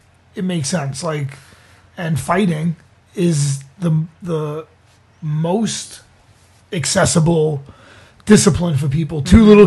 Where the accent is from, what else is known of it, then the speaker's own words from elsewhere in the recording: Brooklyn, New York, United States; I mean, I grew up in Brooklyn now.